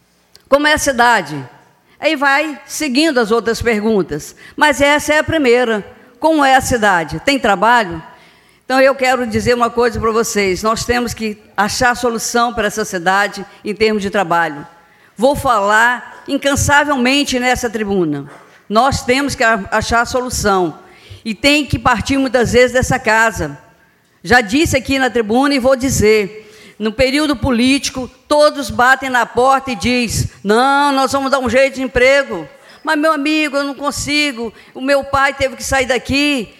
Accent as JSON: {"language": "Portuguese", "region": "Minas Gerais", "country": "Brazil", "said": "Como sou do sul de Minas, queria o sul do estado."}